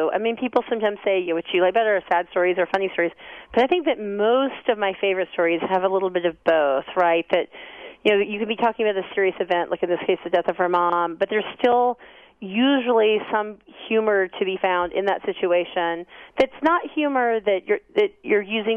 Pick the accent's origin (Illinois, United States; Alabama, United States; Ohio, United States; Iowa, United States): Alabama, United States; I'm from Alabama, so she said that with a southern accent.